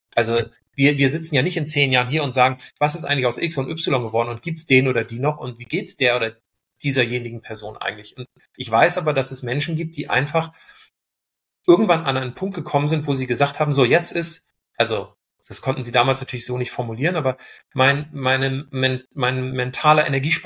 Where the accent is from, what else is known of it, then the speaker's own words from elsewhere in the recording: Northern Germany, Germany; da wo ich herkomme aus dem Norden